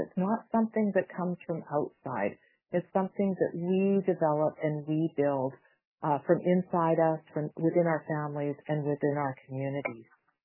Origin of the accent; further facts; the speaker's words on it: Whitehorse, Yukon, Canada; I'm from the Yukon from Whitehorse.